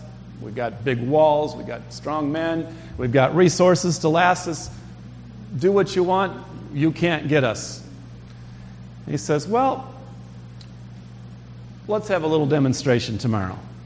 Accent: Pella, Iowa, United States; In fact, I think Alexander the Great was from Pella, my hometown in Iowa.

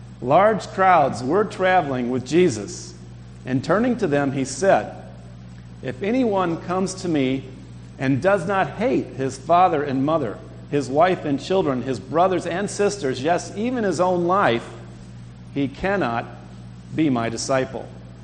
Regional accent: Pella, Iowa, United States; In fact, I think Alexander the Great was from Pella, my hometown in Iowa.

